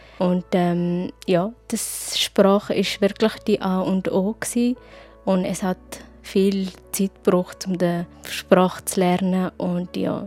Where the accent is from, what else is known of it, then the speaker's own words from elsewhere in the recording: Eritrea; German is a second language; now in Switzerland; Und bei uns in Eritrea ist man viel offen und man hilft wirklich den neuen Leuten